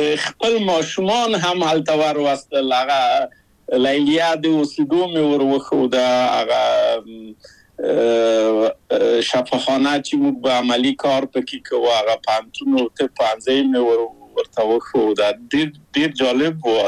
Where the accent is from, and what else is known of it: Kabul, Afghanistan; moved away as an adult; now in Czechoslovakia